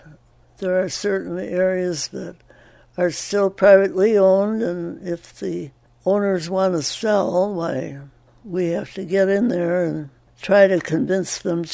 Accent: Wisconsin, United States; Halfway between Racine and Kenosha, used to have lovely beach parties and watch the moon come up over Lake Michigan. I wanted to live on water ever since.

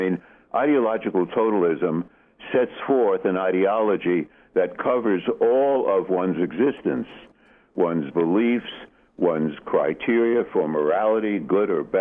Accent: United States; I'm an American psychiatrist talking to you on a telephone now

